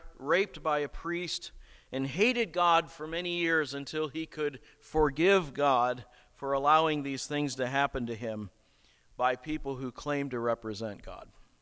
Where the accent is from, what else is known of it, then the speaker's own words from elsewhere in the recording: Akron, Ohio, United States; There's one site from Case Western Reserve University, not far from where I grew up in Akron, Ohio.